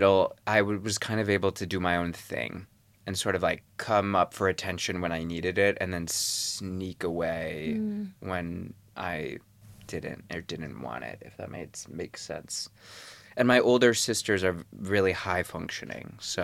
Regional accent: Indiana, United States; I met Jack out here, but yeah, I'm from Indiana. I'm from like an hour from Chicago, near Gary.

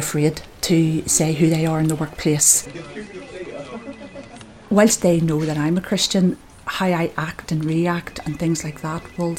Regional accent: Belfast, Northern Ireland, United Kingdom; I was a member of Crumlin Road Presbyterian as a child and Bilston Road Mission Hall because we grew up in North Belfast

